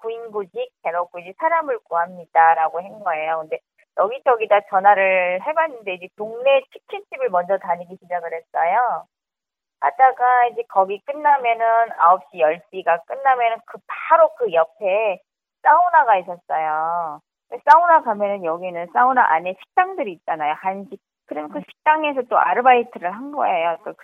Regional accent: North Korea; 이북에서 왔다라고 하니까

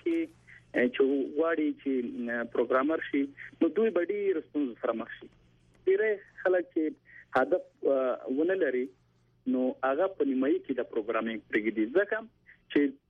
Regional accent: Paktia, Afghanistan; now in Mazar-i-Sharif, Afghanistan; زه د پکتیا ولایت څخه یم

